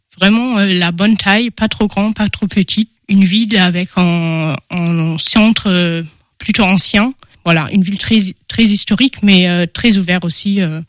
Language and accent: French; Osnabrück, Lower Saxony, Germany; French is a second language; now in France; j'ai 20 ans et je viens de l'Allemagne, d'Osnabrück, qui est la ville jumelle d'Angers.